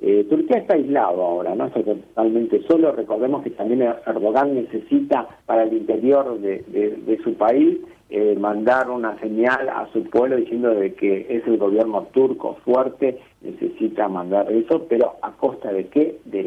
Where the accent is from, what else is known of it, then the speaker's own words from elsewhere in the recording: Syria; Somos sirios kurdos.